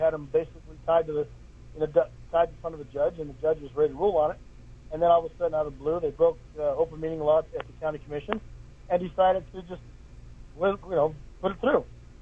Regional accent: Nevada, United States; I was born and raised in Nevada.

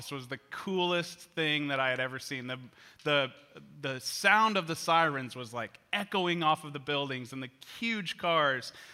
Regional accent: Kansas City, Kansas, United States; I grew up in Kansas City, like in KCK, but for some reason, when I was little, my optometrist, like that my family used, was downtown Kansas City, like kind of near the downtown airport.

